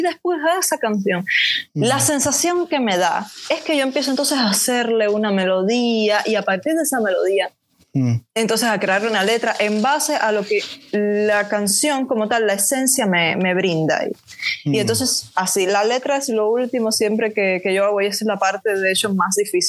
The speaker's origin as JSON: {"language": "Spanish", "country": "Brazil", "said": "déjame inspirarme en Brasil, déjame inspirarme un poco en mi tierra."}